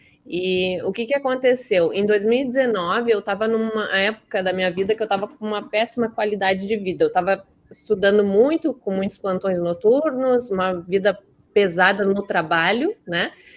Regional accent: Caxias do Sul, Rio Grande do Sul, Brazil; born there; now in Porto Alegre, Brazil; eu sou gaúcha, nasci em Caxias do Sul e moro hoje, trabalho em Porto Alegre, capital do Rio Grande do Sul.

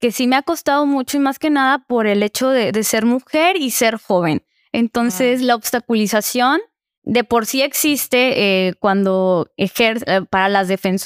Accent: Villaflores, Chiapas, Mexico; moved away as an adult; also born or lived in San Cristóbal / Guadalajara / Monterrey; Soy de Villaflores, originaria de ahí. Sí, adoro mucho mi pueblito, lo quiero mucho. Y pues, pues a los 18 me fui a estudiar a San Cristóbal, a la Facultad de Derecho. Entonces ahí estuve 4 años. Posterior estuve en Guadalajara haciendo los mismos estudios, posterior a Monterrey

